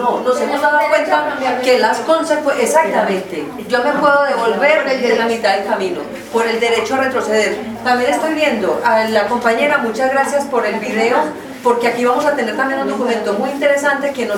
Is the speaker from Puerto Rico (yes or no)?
no; Colombia; also born or lived in Spain; yo desde que vine de España me vine con esta situación